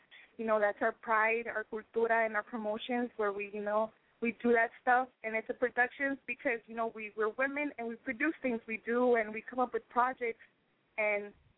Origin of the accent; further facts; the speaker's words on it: Las Vegas, Nevada, United States; now in Houston, United States; You know, I stay posted up here in Houston. And, you know, my hometown is Vegas, you know, Las Vegas is 702.